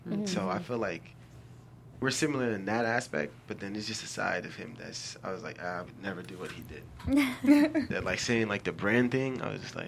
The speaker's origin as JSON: {"language": "English", "country": "Haiti", "first_language": "Haitian Creole", "second_language": "English", "said": "They're from Haiti. Okay. Haiti, yeah. Yes, and I speak the language fluently. That's my first language."}